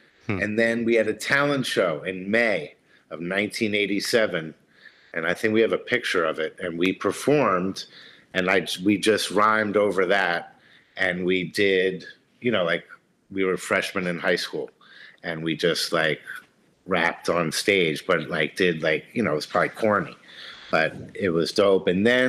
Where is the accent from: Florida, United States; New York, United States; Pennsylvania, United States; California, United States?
Pennsylvania, United States; Philadelphia; we grew up in Center City. So, you know, people don't know Philly. It's kind of like outskirts and then it's like downtown. Like we grew up downtown.